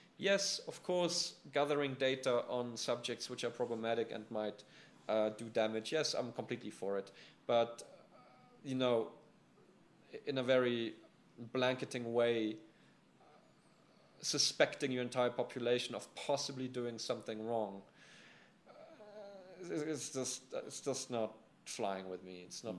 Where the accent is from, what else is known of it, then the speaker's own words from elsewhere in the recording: South Africa; we are South African. We want to make a South African business.